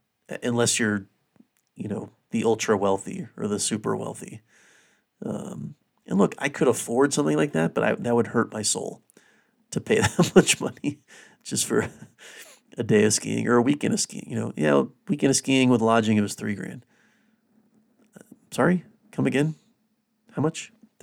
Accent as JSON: {"language": "English", "region": "South Carolina", "country": "United States", "tie": "born or raised there", "said": "particularly people that live where I grew up in South Carolina."}